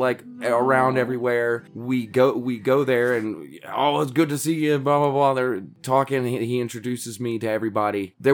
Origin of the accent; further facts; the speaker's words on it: the South, United States; I think that is one of the things you run into a lot being a Southerner